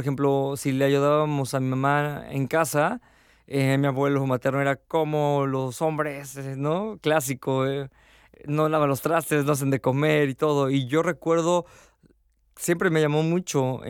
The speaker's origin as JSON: {"language": "Spanish", "town": "Uriangato", "region": "Guanajuato", "country": "Mexico", "said": "Yo soy de México, de una ciudad, bueno, de un pueblo que se llama Uriangato, en el estado de Guanajuato. Que el nombre de Uriangato es un nombre purépecha porque está pegado con el estado de Michoacán. Yo nací y crecí ahí hasta los 17 años."}